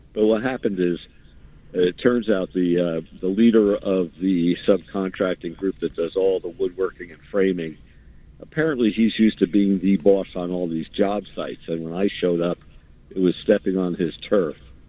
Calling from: Cos Cob, Connecticut, United States; calling from Coscob, Connecticut.

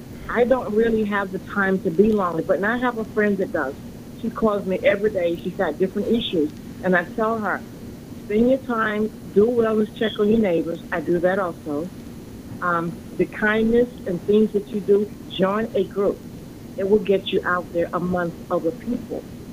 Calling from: Brooklyn, New York, United States; Brooklyn.

